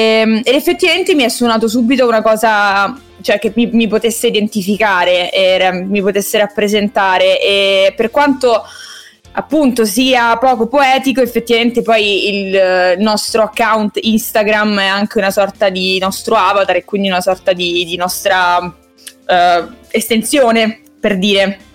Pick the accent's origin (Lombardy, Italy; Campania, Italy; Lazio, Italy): Lazio, Italy; Rome; Ho 24 anni, sono di Roma e sono una cantautrice